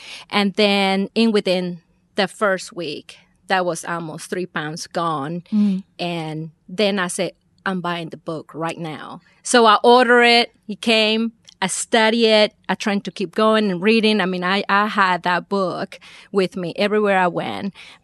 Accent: Veracruz, Mexico; accent: Mexican; English is a second language; Yes, in Veracruz, south of Mexico.

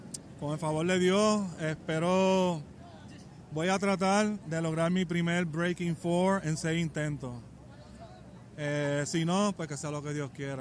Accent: Aguada, Puerto Rico; now in New York, United States; hace 8 años resido en Nueva York. Pero nacido y criado en Puerto Rico.

